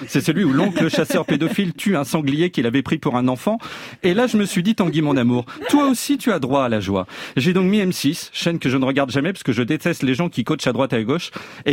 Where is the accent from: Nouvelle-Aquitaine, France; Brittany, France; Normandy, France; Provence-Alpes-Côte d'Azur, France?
Nouvelle-Aquitaine, France; Pessac; born there; un jour de 74, je suis né à Pessac